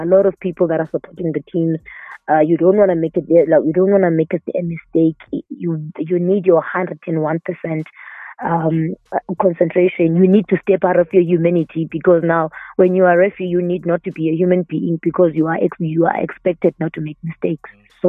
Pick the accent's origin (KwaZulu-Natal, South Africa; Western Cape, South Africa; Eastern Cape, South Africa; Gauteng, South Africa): Eastern Cape, South Africa; remember, I'm coming from the Eastern Cape. So where I come from, there's not a lot of female referees.